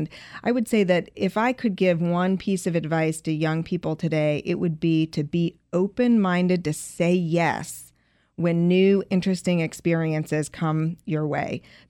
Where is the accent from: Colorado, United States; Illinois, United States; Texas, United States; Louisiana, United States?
Colorado, United States; I was always very passionate about the environment. Growing up in Colorado, I had a lot of environmental education as a youngster.